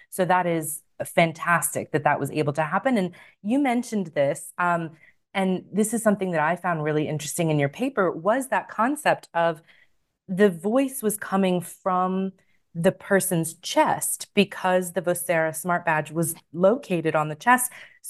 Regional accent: United States; now in Australia; or even in my case, monolingual English-speaking Australians, I know I don't sound Australian, I'm originally American, obviously.

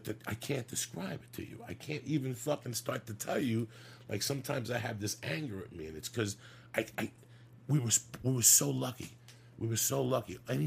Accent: Cuba; now in United States; Because I didn't leave Cuba crying. We moved here. I woke up on 89th Street and Riverside Drive.

